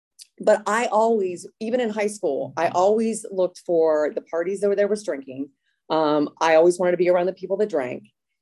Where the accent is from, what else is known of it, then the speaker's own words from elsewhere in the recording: Virginia, United States; But I grew up in Northern Virginia, not far from here, and most of my life.